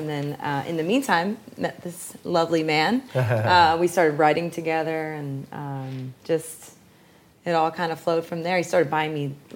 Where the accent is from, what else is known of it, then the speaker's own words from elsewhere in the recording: New Jersey, United States; moved away as an adult; now in Nashville, United States; And I am originally from New Jersey, southern New Jersey, and moved here in, it's getting long, about 25 years ago to Nashville